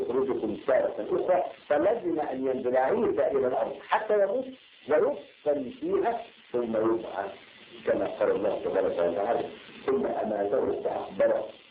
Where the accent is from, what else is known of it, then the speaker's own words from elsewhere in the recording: Alexandria, Alexandria Governorate, Egypt; قصه حدثت عندنا في اسكندريه